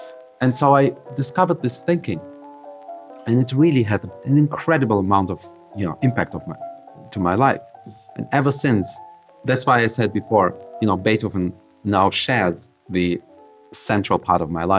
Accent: Hanover, Lower Saxony, Germany; a dear friend of mine from my hometown of Hanover, who owns one of my favorite, let's say, brasseries, cafes of the town.

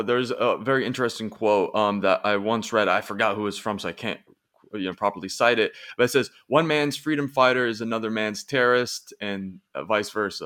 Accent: West Bank, Palestine; You know, I'm from the West Bank. Why do I relate to him? Rather than, oh, we're all Palestinians, we're all in this together, you know?

